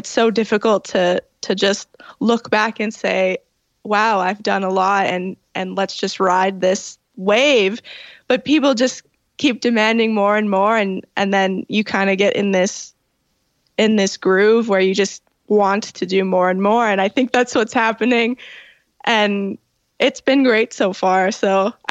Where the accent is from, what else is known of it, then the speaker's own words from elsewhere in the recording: Toronto, Ontario, Canada; I was born in Toronto at, you know, Toronto General. And I grew up in the Italian area at St. Clair and Dufferin.